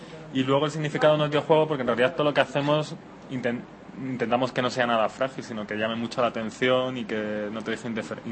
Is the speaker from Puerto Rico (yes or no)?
no; Spain; pronuncia la H como J porque somos españoles